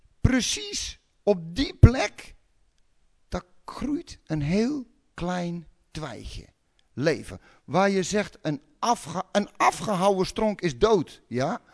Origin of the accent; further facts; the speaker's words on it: South Holland, Netherlands; Ik kom uit de polder van de Vijf Herenlanden. Daar heb je veel van die twijgjes.